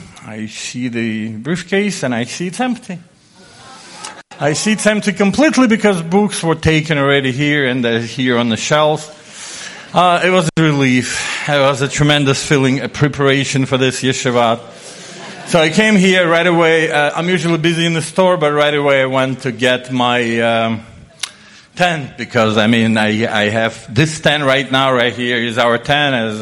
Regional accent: New York, United States; I come from New York.

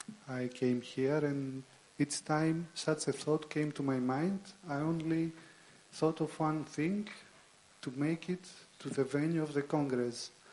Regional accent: Greece; I'm from Greece.

